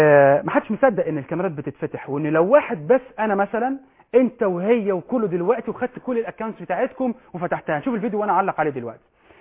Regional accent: Egypt

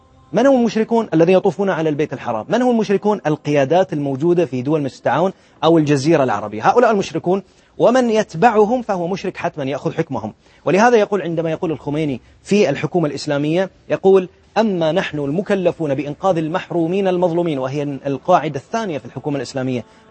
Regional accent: Bahrain; عيسى قاسم موجود عندنا في البحرين

